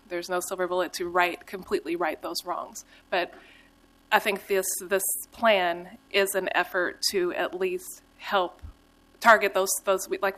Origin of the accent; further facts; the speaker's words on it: Portland, Oregon, United States; as a person born and raised in Portland, grew up in Boise neighborhood